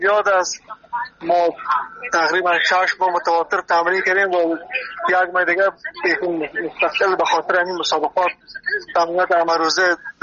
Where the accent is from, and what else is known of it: Afghanistan; also born or lived in Turkey; now in Sweden